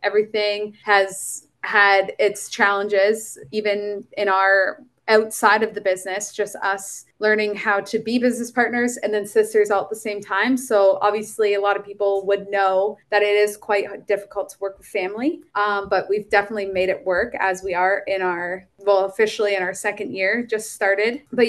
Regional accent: Ontario, Canada; Well, I am from Ontario, Canada.

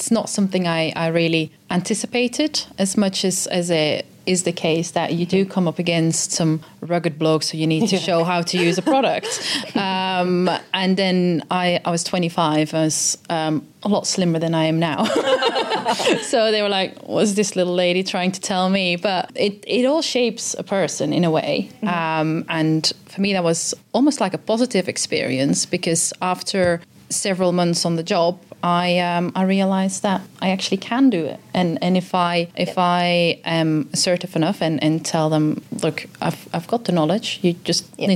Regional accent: Belgium; moved away as an adult; now in United Kingdom; they can tell that I'm not British, so I'm Belgian, and I moved to the UK in 2017 for an internship.

